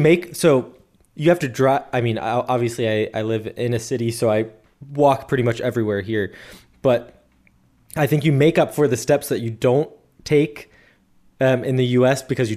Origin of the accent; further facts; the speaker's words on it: Midwest, United States; at least growing up in the Midwest where I grew up, I never felt confined